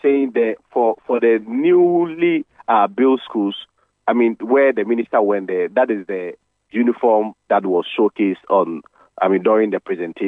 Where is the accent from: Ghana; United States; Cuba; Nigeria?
Ghana; Domiabra; if you come to my hometown, Domiabra, for instance, and you build a school in the center of the town